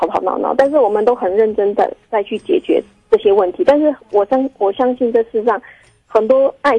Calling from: Taoyuan, Taiwan; 我是桃园的

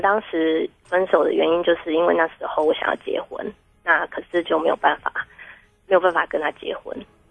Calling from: Taipei, Taiwan; 哦，我是台北的

